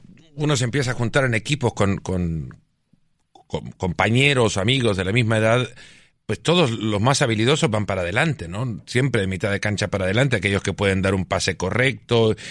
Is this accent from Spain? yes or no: no; El Salvador; Y admiraba a los grandes defensores centrales de la época en mi país, en El Salvador, ¿no?